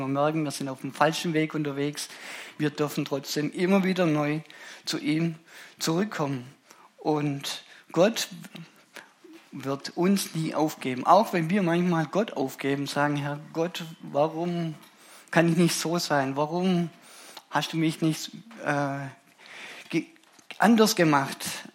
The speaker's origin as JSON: {"language": "German", "country": "Germany", "tie": "born or raised there", "said": "Deutschland war für mich immer so wie ein Gefängnis früher, wo ich aufgewachsen bin."}